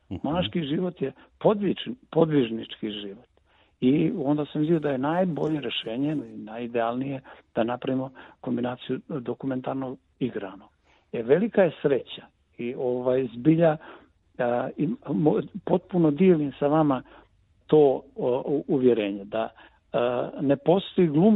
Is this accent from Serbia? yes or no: no; Montenegro; Ja sam Srbin iz Crne Gore. Zašto kažem iz Crne Gore? Možda to nisam trebao reći. Zna se da živim u Crnoj Gori.